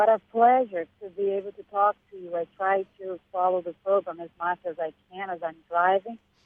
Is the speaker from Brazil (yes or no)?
yes; Brazil; first language Portuguese; English is a second language; moved away as an adult; now in United States; I am 46 years old. I am originally from Brazil, as you probably have noticed by my accent. And I actually live in Venusport